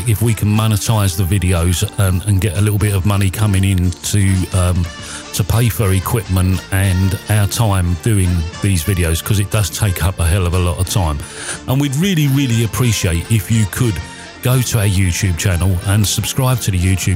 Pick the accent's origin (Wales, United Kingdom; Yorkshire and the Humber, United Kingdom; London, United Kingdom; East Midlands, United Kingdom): London, United Kingdom; And as we was all born and bred in London